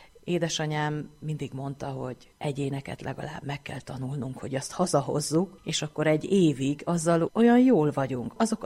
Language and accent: Hungarian; Tura, Pest, Hungary; Még otthon születtem a házban.